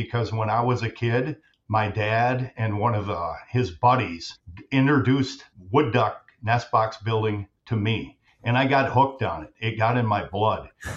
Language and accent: English; Minnesota Lake, Minnesota, United States; I grew up down here, south of Mankato, Minnesota Lake, Minnesota.